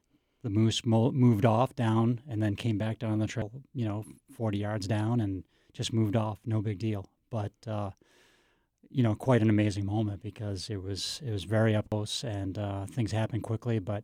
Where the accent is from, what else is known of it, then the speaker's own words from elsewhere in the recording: New Hampshire, United States; No, I grew up in New Hampshire and always loved wildlife since I was a little kid, of course.